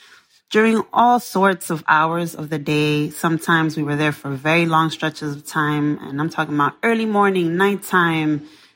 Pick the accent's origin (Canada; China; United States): United States; New York City, New York; I was raised, you know, in a low-income. I grew up in the South Bronx, working mother. My mother worked nights as well.